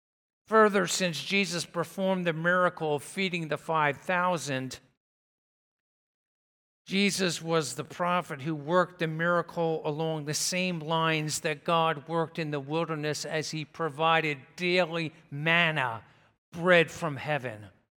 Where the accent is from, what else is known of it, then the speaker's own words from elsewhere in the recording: Telford, Pennsylvania, United States; And while technically, yes, I was born at Grandview Hospital in Sellersville, PA, when you ask me where you were born, I'd say Telford, PA.